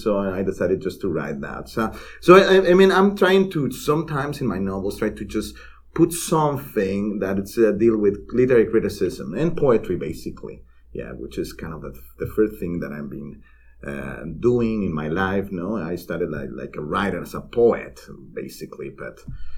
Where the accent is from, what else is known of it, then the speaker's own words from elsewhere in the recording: Mexico City, Mexico; English is a second language; also born or lived in Baja California / Oaxaca; I was born in Mexico City, but my family is from Baja California, so I was kind of in between territories, you know, in the Baja California Peninsula and Mexico City. So even I lived in Oaxaca, which is a south state in Mexico with an indigenous population, very dense indigenous population.